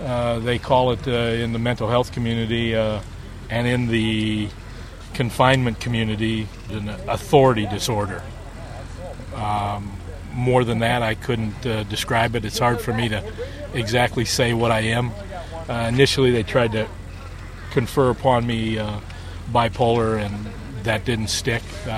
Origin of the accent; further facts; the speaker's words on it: Dubuque, Iowa, United States; I grew up in Dubuque, Iowa, on the river, Mississippi River, and grew up in a Catholic community of 60,000 people